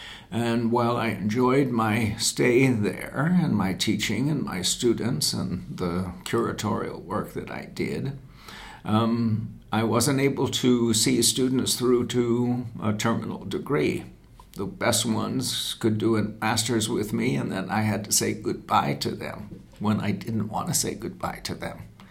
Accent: Brooklyn, New York, United States; It was a new state university to serve an urban community, and I'm from an urban background. I come from the Republic of Brooklyn in New York City

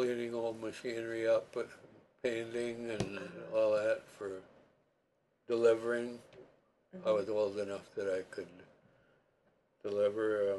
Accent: Mount Horeb, Wisconsin, United States; born there; I was born in Mount Horeb on March 14, 1926.

